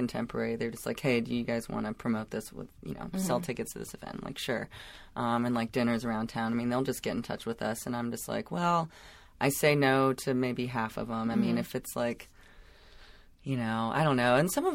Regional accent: Dunwoody, Georgia, United States; I mean, I grew up in Dunwoody. I'm a suburban girl, you know.

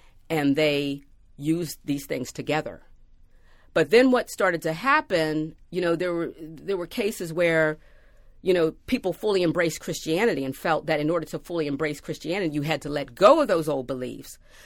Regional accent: United States; because I'm an American woman, black American woman, I focused on hoodoo

